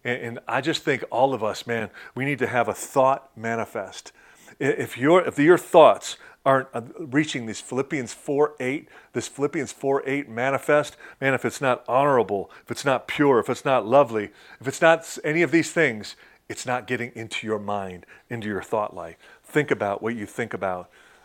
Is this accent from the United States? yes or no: yes; Detroit, Michigan, United States; At one point, my hometown of Detroit, between two towers, he had seven people on top of him.